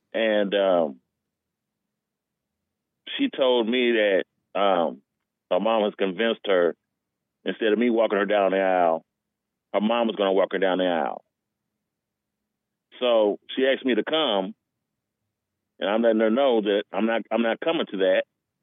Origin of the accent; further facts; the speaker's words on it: Gary, Indiana, United States; now in Texas, United States; Yeah, I'm originally from Gary, Indiana. I live in Texas now.